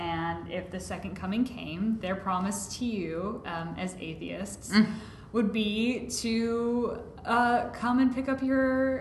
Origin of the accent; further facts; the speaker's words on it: Alameda, California, United States; Alameda, my hometown. I grew up there.